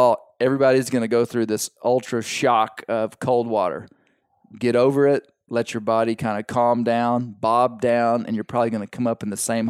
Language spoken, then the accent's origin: English; Arkansas, United States; And so my kids, we are from Arkansas. Our water doesn't freeze very deep at all.